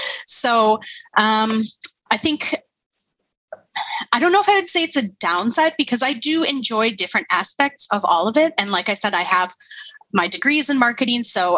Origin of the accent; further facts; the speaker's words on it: Minnesota, United States; moved away as an adult; now in Finland; Well, like you said, I'm now living in Finland. I'm originally from Minnesota. I moved here in 2015.